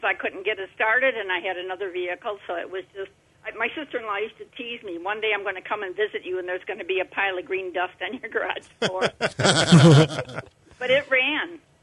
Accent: Chicago, Illinois, United States; now in Portage, United States; Actually, we've been in Portage now 28 years. I'm from Chicago, so the weather is the same.

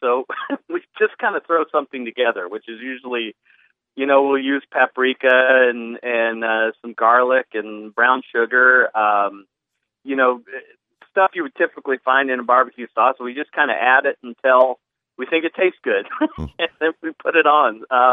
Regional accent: Kansas City, Missouri, United States; we're from Kansas City originally, so south wasn't as far as driving south from up here

